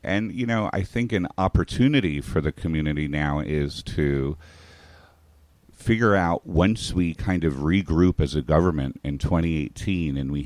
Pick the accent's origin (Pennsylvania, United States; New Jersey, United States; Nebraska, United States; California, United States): New Jersey, United States; also born or lived in Boise, Idaho / Texas / Europe / New York; now in Hudson, United States; I was born in Boise, Idaho, and stayed there for a couple of months, and then moved to Texas, where my father's from. But I grew up in South Jersey, outside of Atlantic City. Then moved back to Texas and spent some time in Europe, moved to New York